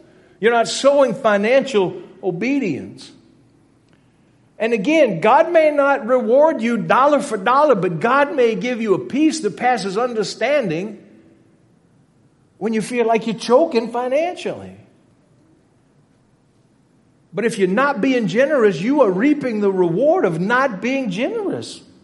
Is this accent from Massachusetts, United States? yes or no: no; Louisiana, United States; One of the great gifts I had in my life was growing up in South Louisiana.